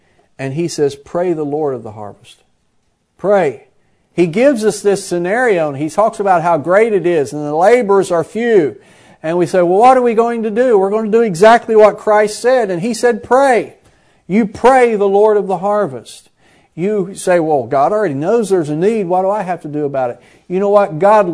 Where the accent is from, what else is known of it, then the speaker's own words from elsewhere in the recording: Midwest, United States; also born or lived in Florida; I grew up in the Midwest. You know, we've lived most of our married life and raised our children largely in Florida. But I grew up in the Midwest